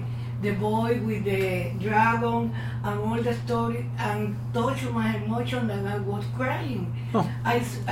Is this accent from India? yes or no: no; Cuba; From Cuba.